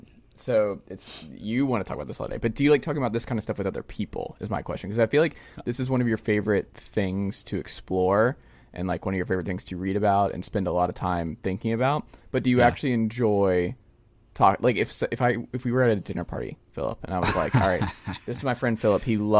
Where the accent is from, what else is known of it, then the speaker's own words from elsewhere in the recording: Stone Mountain, Georgia, United States; So if people forget that we're both from Stone Mountain, Georgia, they will not forget based on our wardrobe and merchandise choices.